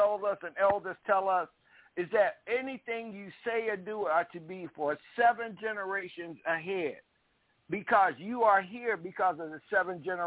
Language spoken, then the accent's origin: English; Aberdeen, Mississippi, United States; Tom Bigby River is where my hometown is in Aberdeen, Mississippi.